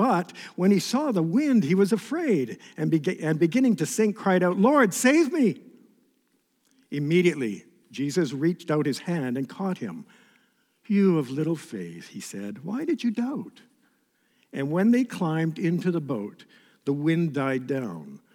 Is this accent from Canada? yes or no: yes; Sudbury, Ontario, Canada; When I was a little boy growing up near Sudbury, Ontario